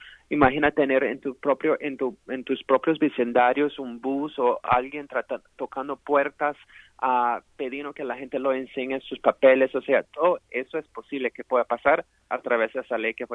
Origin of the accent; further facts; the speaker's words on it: Florida, United States; yo por muchos años, por 15 años, fui indocumentado y yo crecí aquí en la Florida, pero ahora yo tengo la ciudadanía americana.